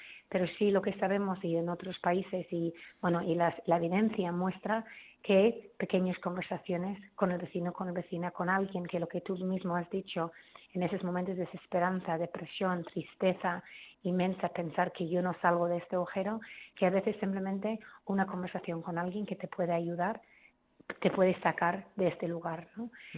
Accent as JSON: {"language": "Spanish", "country": "Ireland", "second_language": "Spanish", "said": "en Irlanda, yo soy irlandesa, en Irlanda se hace"}